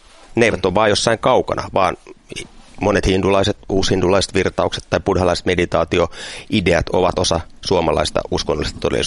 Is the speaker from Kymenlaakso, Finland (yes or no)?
yes; Kouvola, Kymenlaakso, Finland; also born or lived in Pori; now in Helsinki, Finland; mä en ole kotosin yhtään mistään, että synnyin Porissa ja perheemme muutti ympäri Suomea mun lapsuuden, mutta lopulta päädyimme Kouvolaan, jossa sitten minä kirjoitin ylioppilaaksi, eli voisin sanoa, että Kouvolasta tässä mielessä, mutta olen toki asunut 30 vuotta Helsingissä, että olenhan minä nyt Helsingistä kotoisin, mutta junan tuoma kuitenkin.